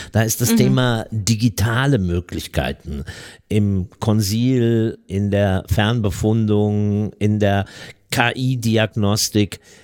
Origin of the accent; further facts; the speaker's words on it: Eifel, Germany; Ich weiß, wovon ich rede, ich komme aus der Eifel.